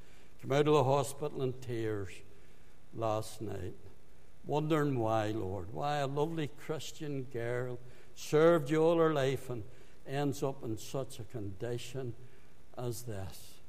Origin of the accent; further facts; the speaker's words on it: Northern Ireland, United Kingdom; I says, I'm from Ulster. I had to get the Ulster in, you know. I'm from Ulster.